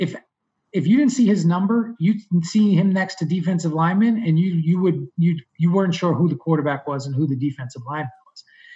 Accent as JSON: {"language": "English", "region": "New Jersey", "country": "United States", "tie": "born or raised there", "said": "a lot of the guys that I grew up with in Jersey were friends"}